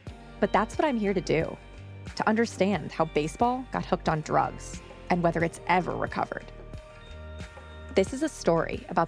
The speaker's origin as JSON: {"language": "English", "town": "St. Louis", "region": "Missouri", "country": "United States", "tie": "born or raised there", "said": "In my story, that moment came on September 8th, 1998, a Tuesday night, in my hometown, St. Louis."}